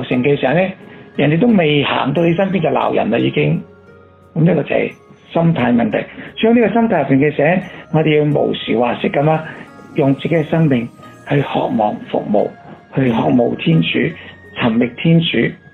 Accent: China; 咁所以我哋中国人有句话咁讲嘅

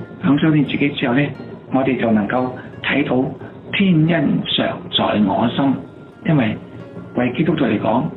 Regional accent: China; 咁我哋中國人成日有一句話噶啦

